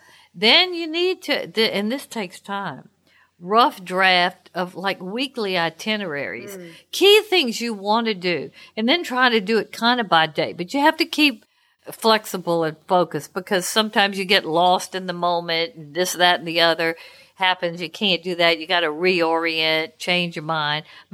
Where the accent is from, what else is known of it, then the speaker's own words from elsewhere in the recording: Louisiana, United States; I must confess, I'm from Louisiana. We like to dress